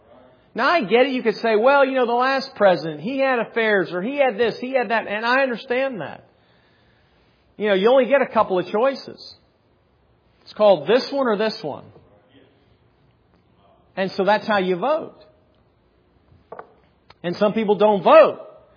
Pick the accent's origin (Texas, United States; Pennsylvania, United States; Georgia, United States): Pennsylvania, United States; from Pennsylvania. I graduate Penn State.